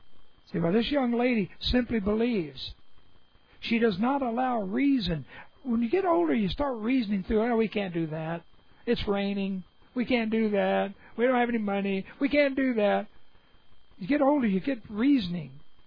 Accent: Hollywood, California, United States; I'm from Hollywood, California.

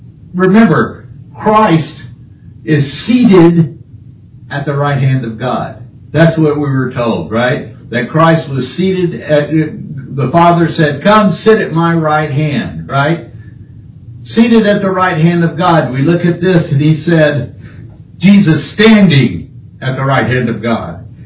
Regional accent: Texas, United States; I'm a Texan, yeah.

